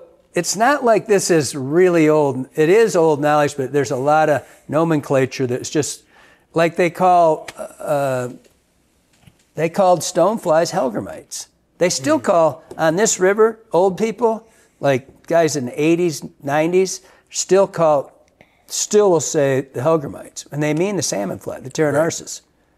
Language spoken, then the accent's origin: English; Michigan, United States; I grew up in Michigan, as you all know.